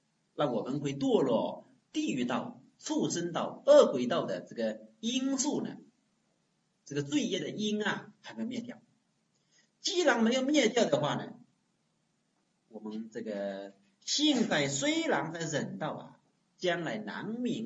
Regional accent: China; 但是我们中国人向来有句话怎么说的呀，不到黄河心不死，不进棺材不流泪。这个我们中国人本身又有这句话

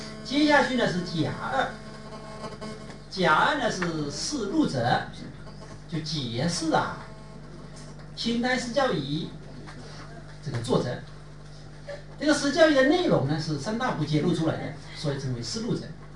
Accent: China; 因为我们中国人没有这个习惯的称呼

